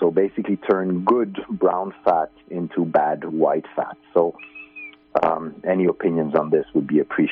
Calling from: Finland; I'm calling from Finland.

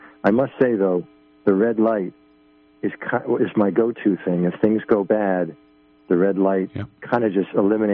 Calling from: Buffalo, New York, United States; Buffalo, John.

